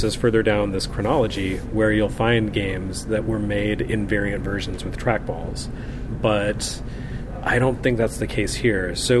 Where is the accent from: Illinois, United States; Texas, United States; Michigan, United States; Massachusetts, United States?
Texas, United States; You know what happened is I grew up in Texas, and football is everything there.